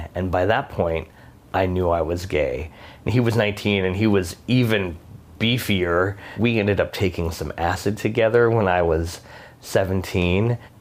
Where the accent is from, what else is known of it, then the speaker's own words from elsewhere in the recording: Tucson, Arizona, United States; I am 50 years old, and I graduated high school in 1987. I grew up in Tucson, Arizona.